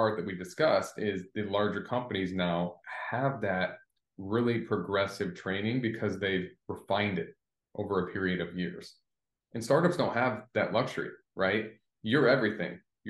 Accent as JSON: {"language": "English", "town": "South Bend", "region": "Indiana", "country": "United States", "tie": "born or raised there", "said": "I grew up in South Bend, Indiana"}